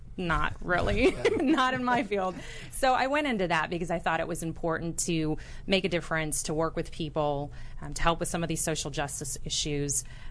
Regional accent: Destin, Florida, United States; I am from originally Destin, Florida, which is a little beach town.

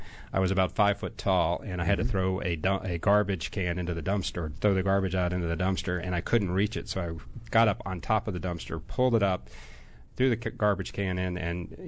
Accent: Atlanta, Georgia, United States; Atlanta, Georgia.

